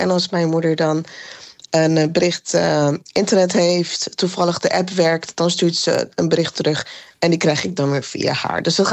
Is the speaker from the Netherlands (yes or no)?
no; Iran; Dat is iets wat wij ook treuren als Iraniërs.